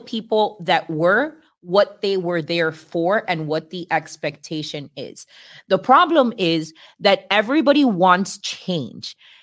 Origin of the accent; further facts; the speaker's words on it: United States; as an American, what happened in November was unprecedented, and I was concerned for the sake of my country.